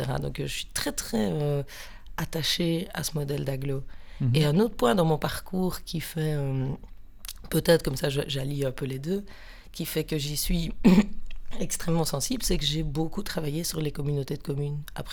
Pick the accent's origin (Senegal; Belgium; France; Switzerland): Belgium; Saint-Nicolas, Wallonia; Je vais commencer à la naissance. Parce que pour moi, c'est important. Je viens de Saint-Nicolas.